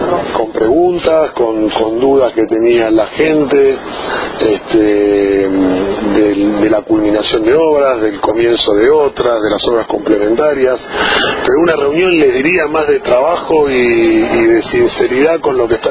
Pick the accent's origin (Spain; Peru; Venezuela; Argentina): Argentina; La Plata, Buenos Aires Province; porque yo también soy de La Plata